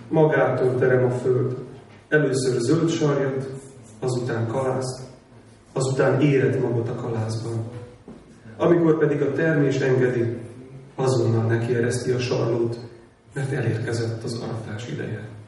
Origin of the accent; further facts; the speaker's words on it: Szeged, Csongrád-Csanád, Hungary; benyitottam Szegedre, ahol felnőttem